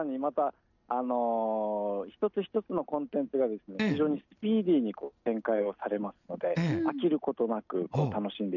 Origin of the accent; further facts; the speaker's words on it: Ishigaki, Okinawa, Japan; はい、僕はあのその石垣島の出身なんです。